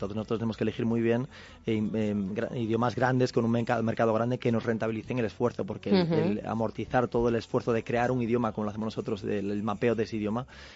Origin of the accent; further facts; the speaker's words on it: Fisterra, Galicia, Spain; empezando en mi pueblo natal, que es Fisterra, en Galicia, el fin del mundo